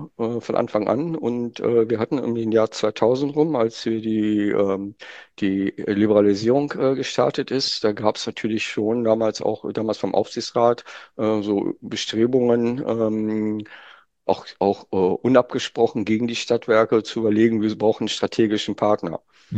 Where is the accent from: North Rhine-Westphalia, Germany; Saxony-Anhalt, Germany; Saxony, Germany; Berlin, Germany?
North Rhine-Westphalia, Germany; ich komme ja aus Nordrhein-Westfalen